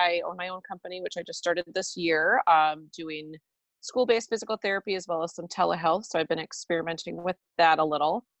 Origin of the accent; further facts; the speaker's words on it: Minnesota, United States; We actually were living in Arizona at the time, which we are from Minnesota, which is where we live now.